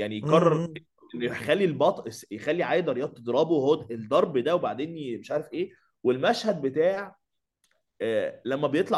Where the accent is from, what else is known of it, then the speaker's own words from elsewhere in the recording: Egypt; احنا اصلا احنا مصريين احنا عاملين كده، احنا ناس بنحب نعيش